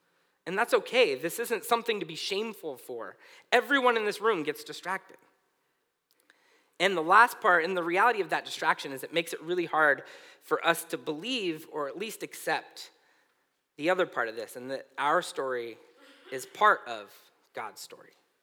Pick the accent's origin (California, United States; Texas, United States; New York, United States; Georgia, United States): California, United States; Susanville; now in Southern California, United States; If I came down to Southern California and was still the Susanvillian that I was up from Northern California